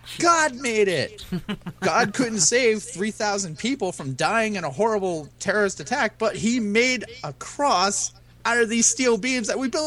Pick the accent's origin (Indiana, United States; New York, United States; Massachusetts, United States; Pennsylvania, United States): New York, United States; I mean, I'm a New Yorker. I live in upstate New York, and I go down to the city pretty often.